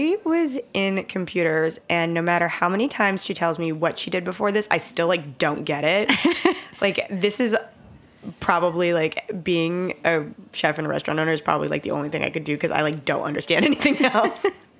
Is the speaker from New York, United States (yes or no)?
yes; New York, United States; born there; Yes, I was born in New York.